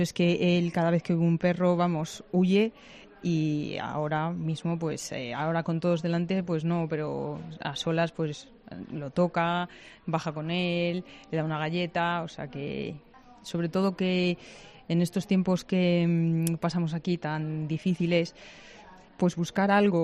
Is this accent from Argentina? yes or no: no; Soria, Castile and León, Spain; also born or lived in Madrid; De Soria. Y estuvimos otro tiempo viviendo en Madrid y ahora hemos vuelto aquí